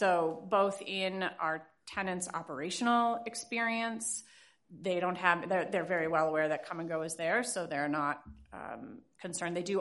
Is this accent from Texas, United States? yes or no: no; Minneapolis, Minnesota, United States; with Capital Real Estate. I'm from Minneapolis, Minnesota.